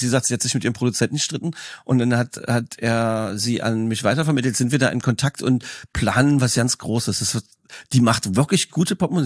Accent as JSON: {"language": "German", "region": "eastern Germany", "country": "Germany", "tie": "born or raised there", "said": "Nein, ich bin im Osten groß geworden."}